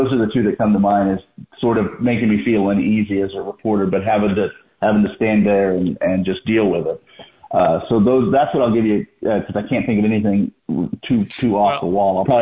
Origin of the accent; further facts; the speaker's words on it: Alabama, United States; I was from Baldwin County, but Mobile was the closest city